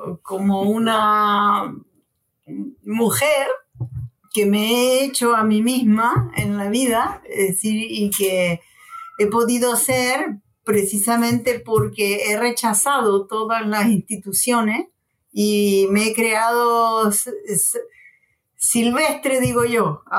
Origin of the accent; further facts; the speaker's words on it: Mexico; de hecho me vine huyendo de México a Barcelona, luego me voy a Chile y salgo huyendo de Chile para México